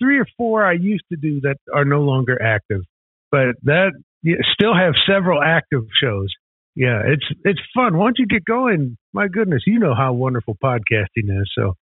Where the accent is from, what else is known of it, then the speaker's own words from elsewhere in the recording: Midwest, United States; I'm from the Midwest, as you are, and it's hard to show a lot of exuberance with an oh yeah.